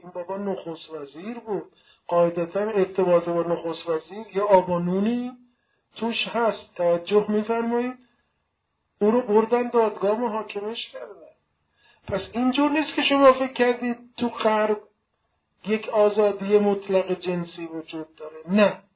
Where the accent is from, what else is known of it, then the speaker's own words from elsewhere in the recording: Iran; ما ایرانی هستیم، نوروز عیدمون است.